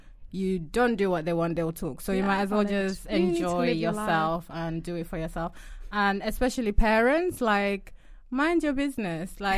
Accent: Yorkshire and the Humber, United Kingdom; accent: Yorkshire; moved away as an adult; Oh, my Yorkshire God, my Yorkshire accent was so thick. When I moved to uni, people used to say something.

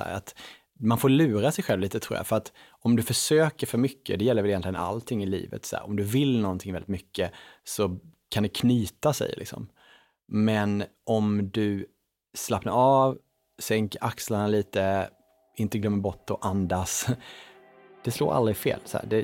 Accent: Småland, Sweden; när jag växte upp i Åre, den liten bruksort i Småland

